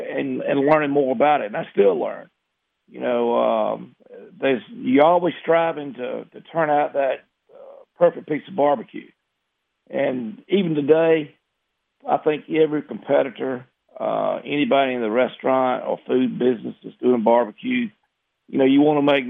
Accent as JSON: {"language": "English", "town": "Vienna", "region": "Georgia", "country": "United States", "tie": "born or raised there", "said": "There's a big event right here south of my hometown in Vienna, Georgia, just in the same county where I live now that I lived all my life, 140 teams."}